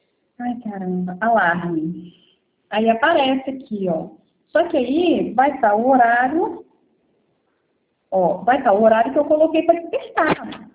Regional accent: Linhares, Espírito Santo, Brazil; Não, eu sou de Linhares, Espírito Santo.

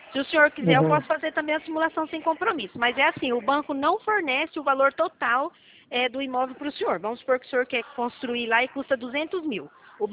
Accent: Dourados, Mato Grosso do Sul, Brazil; Eu sou aqui do estado do Mato Grosso do Sul, da cidade de Dourados

